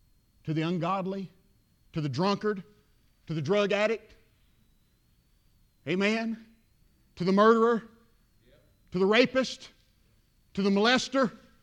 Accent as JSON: {"language": "English", "region": "Georgia", "country": "United States", "said": "Now, well, sometimes I'll say Carrollton, Douglasville, but most of the time I just say about 30 miles west of Atlanta. That's where I'm from."}